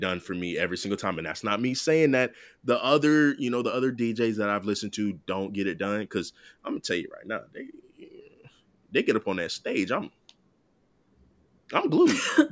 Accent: Miami, Florida, United States; also born or lived in Alabama; I don't claim Tampa as like my city. I'm from Miami. Yeah. Other people would probably say I'm from Bama, but we're not going to talk about it.

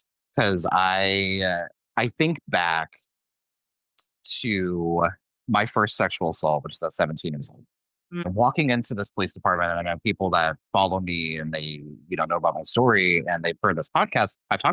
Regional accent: Independence, Missouri, United States; Because my hometown, you know, I grew up in Independence, Missouri.

